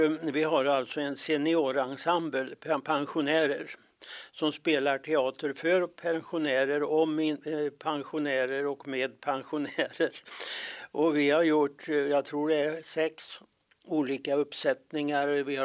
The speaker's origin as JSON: {"language": "Swedish", "town": "Vara", "region": "Västra Götaland County", "country": "Sweden", "said": "vi är huvudsakligen från Vara, så det var ganska naturligt med det namnet."}